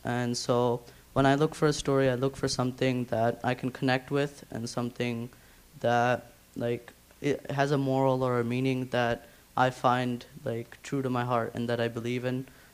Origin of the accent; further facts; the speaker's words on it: India; Well, I'm from India, and every time like I visit or my grandparents visit